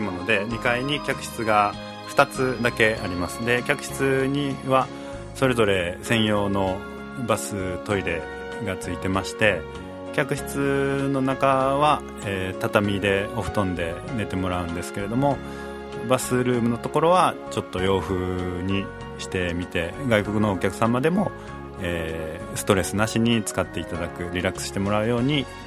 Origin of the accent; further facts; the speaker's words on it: Kobe, Hyogo, Japan; also born or lived in United States; 私は神戸市での生まれ育ちで、アメリカにちょっと勉強と仕事で行ったことがありまして